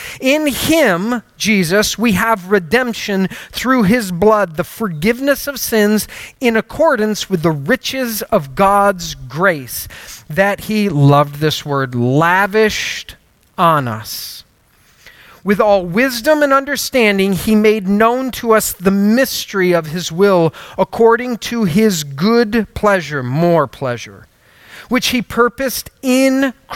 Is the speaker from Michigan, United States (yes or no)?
yes; Hudsonville, Michigan, United States; If you're not familiar with Muskegon, it's not Hudsonville. And I grew up in Hudsonville.